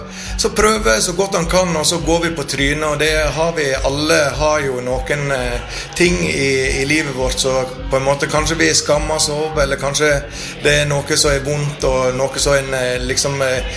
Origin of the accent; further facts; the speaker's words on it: Høyanger, Vestland, Norway; jeg kommer jo fra en bygde, jeg også, sånn at jeg kommer fra Høyanger